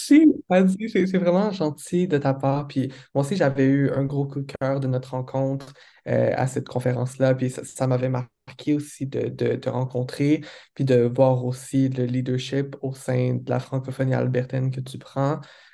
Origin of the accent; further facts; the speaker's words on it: Quebec City, Quebec, Canada; j'ai grandi au Québec, donc j'ai grandi à la ville de Québec précisément, et c'est une ville très francophone, très peu anglophone, et ma famille avec laquelle j'ai grandi ne parlait aucunement l'anglais, zéro, nada